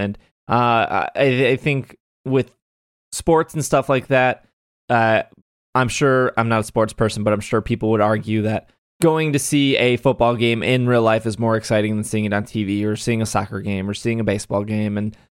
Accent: United States; I'm from America, so I'm going to root for the American.

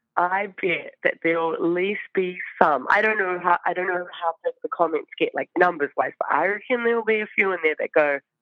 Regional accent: New Zealand; I'm from New Zealand

